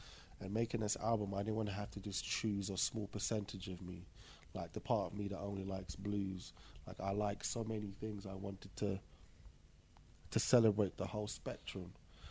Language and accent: English; Nigeria; I think being Nigerian and being from a proud group of people, and even being from the Bits, like the Bits is proud.